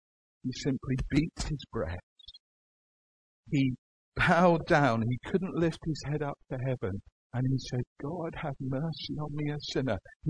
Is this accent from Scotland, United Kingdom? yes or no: yes; Edinburgh, Scotland, United Kingdom; I grew up in Edinburgh